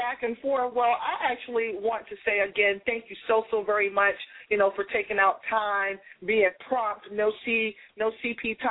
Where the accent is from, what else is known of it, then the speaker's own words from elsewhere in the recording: Boston, Massachusetts, United States; now in Virginia, United States; even though I'm not from Virginia, you know, I'm in Virginia, I'm from Boston